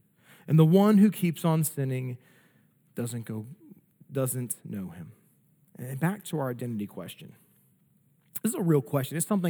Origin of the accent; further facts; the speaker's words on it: Philadelphia, Pennsylvania, United States; moved away as an adult; but I grew up in Philly.